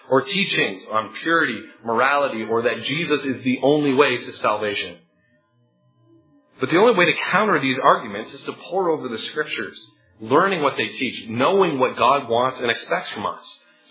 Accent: Ontario, Canada; I grew up in Southern Ontario

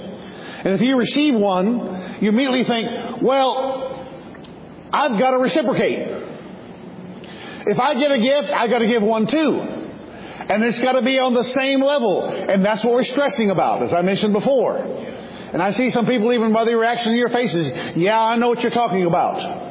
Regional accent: Temple, Texas, United States; born there; Now, I was born in Temple, Texas, about 2.5 hours south of here.

